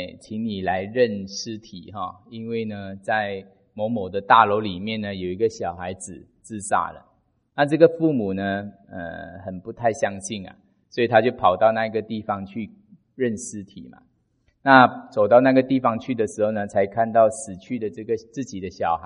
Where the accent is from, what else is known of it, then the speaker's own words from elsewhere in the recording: Malaysia; 因为我是马来西亚那边哈